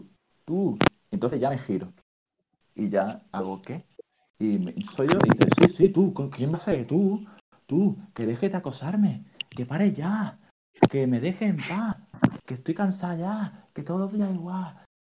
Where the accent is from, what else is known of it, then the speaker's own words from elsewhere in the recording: Málaga, Andalusia, Spain; Yo soy de Málaga, ya es todo real. Soy de Málaga